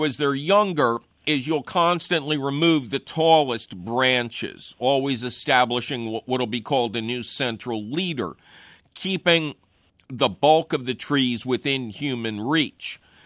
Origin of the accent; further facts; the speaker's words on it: Philadelphia, Pennsylvania, United States; I grew up near Bridge and Tarsdale.